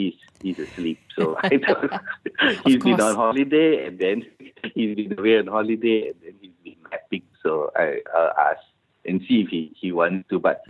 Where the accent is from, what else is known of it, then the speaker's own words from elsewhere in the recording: Malaysia; It's just the things that we all share, I think, as Malaysians. And not making a point about being Malaysian, but it's it's just things.